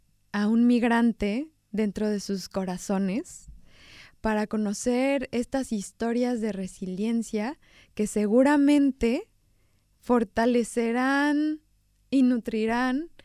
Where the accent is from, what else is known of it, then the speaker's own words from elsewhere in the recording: Mexico; born there; ¿Por qué nací en México? ¿Por qué nací siendo mexicana?